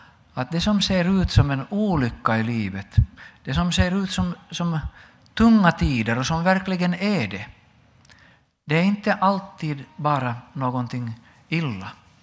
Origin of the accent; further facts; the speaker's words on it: Finland; åtminstone hemma i Finland, har blivit en helg där många går till gravarna